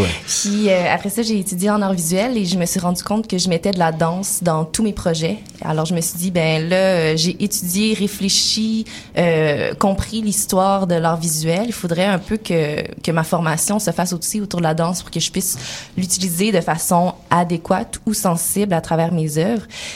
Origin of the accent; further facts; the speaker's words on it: Quebec City, Quebec, Canada; born there; Oui, mais je suis née à Québec, okay. Mais de parents d'origine malgache chinoise.